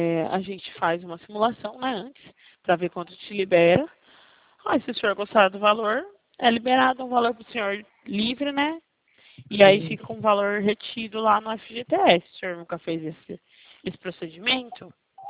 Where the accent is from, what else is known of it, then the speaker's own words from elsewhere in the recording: São Paulo, Brazil; A gente é daqui do estado de São Paulo, senhor.